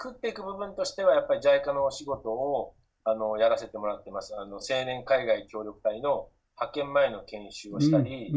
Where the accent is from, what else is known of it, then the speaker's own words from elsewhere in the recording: Gunma, Japan; 生まれ故郷の群馬県で、なおかつ、ちょっと都市化されたところじゃなくて、やっぱり農村地域がいいなってことで、いくつかもう村を回って、金町にお世話になって、活動がスタートした